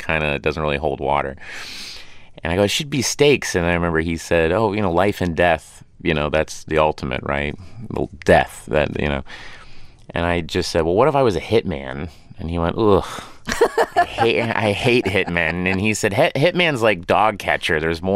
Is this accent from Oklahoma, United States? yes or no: yes; Tulsa, Oklahoma, United States; born or raised there